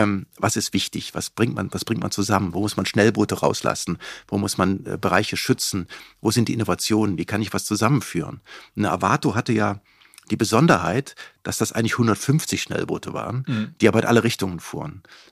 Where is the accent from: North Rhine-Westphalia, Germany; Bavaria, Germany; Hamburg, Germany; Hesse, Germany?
North Rhine-Westphalia, Germany; Also ich habe in Gütersloh eine Wohnung genommen, aber am Wochenende war ich schon im Kölner Raum. Also ich komme aus dem Köln-Bonner Raum.